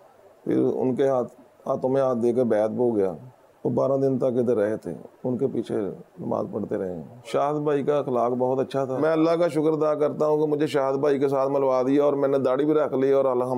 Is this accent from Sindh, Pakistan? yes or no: no; Faisalabad, Punjab, Pakistan; میرا فیصلہ آباد سے تعلق ہے،